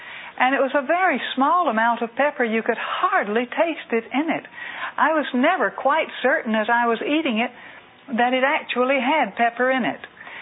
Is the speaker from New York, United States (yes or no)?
no; Georgia, United States; When I grew up in South Georgia, I ate the general diet that was popular in South Georgia.